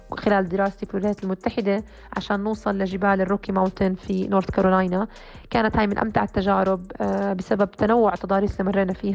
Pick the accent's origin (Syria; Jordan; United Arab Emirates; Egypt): Jordan; بالنسبة لأحلامي لا خصوصا بلدي الأردن